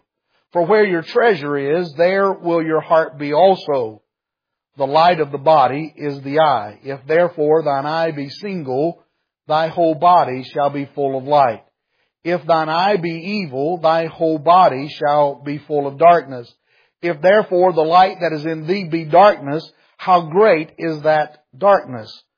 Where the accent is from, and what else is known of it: Bengal Holler, West Virginia, United States